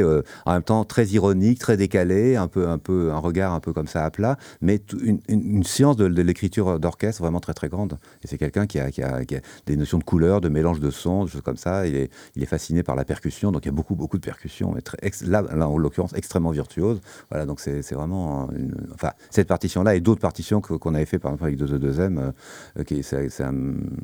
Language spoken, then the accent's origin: French; Paris, Île-de-France, France; c'était plutôt à Paris parce que je suis parisien